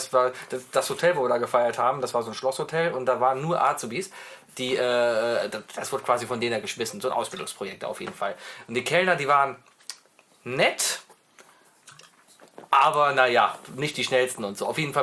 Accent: Cologne, North Rhine-Westphalia, Germany; Ich bin Luftlinie von hier 200 Meter geboren.

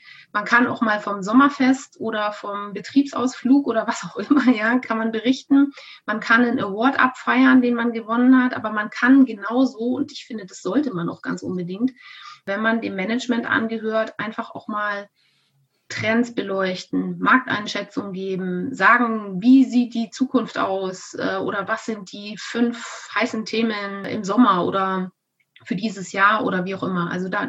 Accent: Munich, Bavaria, Germany; Als Münchnerin natürlich noch umso mehr.

